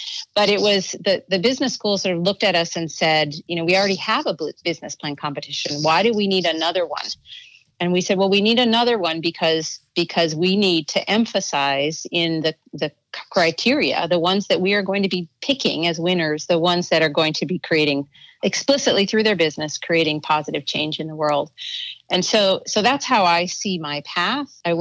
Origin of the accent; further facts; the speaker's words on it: Oklahoma, United States; also born or lived in Minneapolis, United States / Boston, United States; I grew up in many different places. I was born in Minneapolis, and then I moved to a suburb of Boston for about the first 7 years of my life. And then I moved back to the middle of the country. I moved to Oklahoma